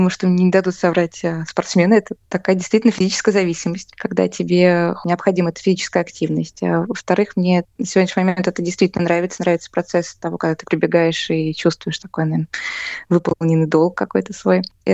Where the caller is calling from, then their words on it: Saint Petersburg, Russia; Сегодня я говорю из Санкт-Петербурга. Здесь нахожусь в командировке от дома слепоглухих.